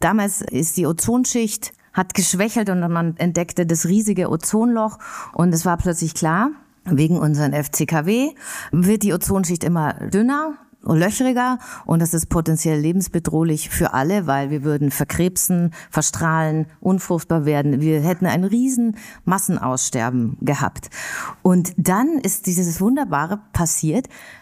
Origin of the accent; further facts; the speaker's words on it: Bavaria, Germany; bin aus Bayern